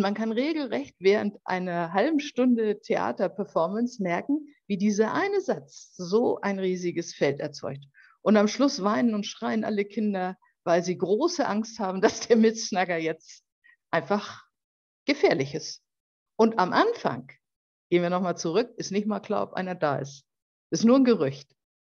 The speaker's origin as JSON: {"language": "German", "region": "Hamburg", "country": "Germany", "tie": "born or raised there", "said": "Als Siebenjährige war ich in der Schule, damals als Schulkind in Hamburg"}